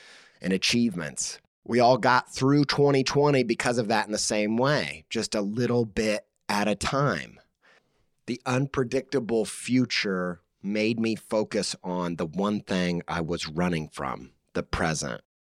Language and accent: English; Indiana, United States; Look, I'm from Indiana. Those were the only places we were allowed to vacation.